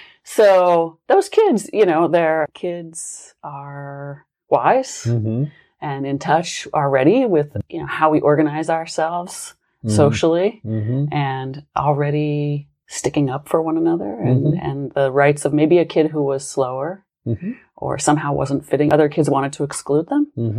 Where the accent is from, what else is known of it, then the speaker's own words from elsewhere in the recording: West Virginia, United States; I could probably tie that back to growing up in West Virginia, mm-hmm. where many of us, you know, were quite low income.